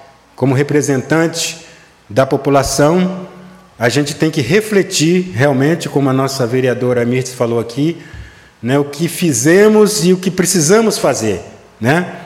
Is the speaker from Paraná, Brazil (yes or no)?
no; Bahia, Brazil; now in Conceição da Barra, Brazil; Sou da Bahia, mas me considero barrense porque desde 73 eu moro aqui.